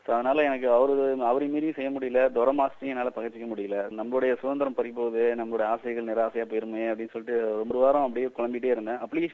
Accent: Kumbakonam, Tamil Nadu, India; என்னுடைய சொந்த ஊர் கும்பகோணம். அங்கதான் என்னுடைய வாழ்க்கை நடைமுறைகள் வந்து கிட்டத்தட்ட ஒரு 2001 வரைக்கும் அங்கதான் போனுச்சு.

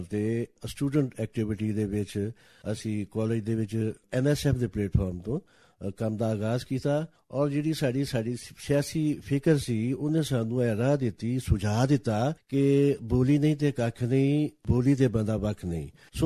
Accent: Sahiwal, Punjab, Pakistan; 1961 ਦੇ ਵਿੱਚ ਮੈਂ … ਹੋਣਾ ਦੇ ਘਰ ਇਸ ਦੁਨੀਆਂ ਦੇ ਵਿੱਚ ਆਇਆ, ਜਿਹੜੇ ਕਿ ਲਾਹੌਰ ਤੋਂ ਉਚਾਲਾ ਕਰਕੇ ਆਏ ਸਨ ਤੇ ਮੁੱਢਲੀ ਤਾਲੀਮ ਇੱਥੋਂ ਦੇ ਹੀ ਸਾਡੇ ਮਹੱਲਾ ਈਦਗਾਹ ਦੇ

